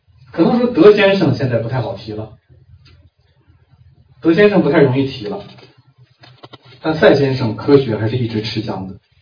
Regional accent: China; 你我都是中国人。

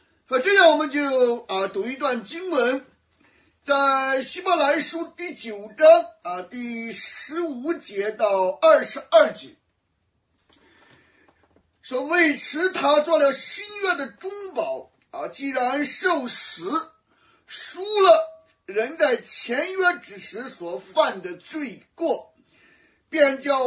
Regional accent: China; 那其实我们中国人信主啊啊，我们就是有病乱投医啊

